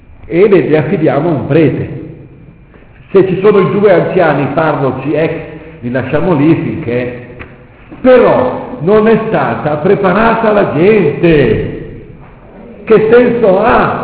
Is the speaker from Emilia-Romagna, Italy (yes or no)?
no; Lombardy, Italy; also born or lived in London; sono lombardo della provincia di Lecco, che ho studiato a Londra e non a Roma